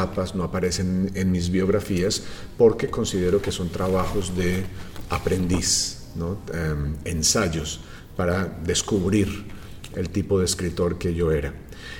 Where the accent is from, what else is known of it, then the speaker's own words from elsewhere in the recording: Colombia; poco el pasado de Colombia, en este caso el pasado de la Segunda Guerra Mundial, tal como se vivió en mi país.